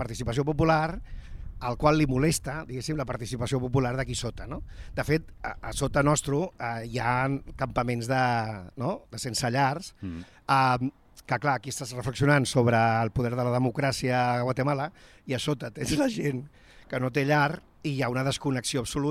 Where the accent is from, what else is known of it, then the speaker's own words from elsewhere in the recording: Barcelona, Catalonia, Spain; jo m'he criat aquí al costat, al carrer Escòcia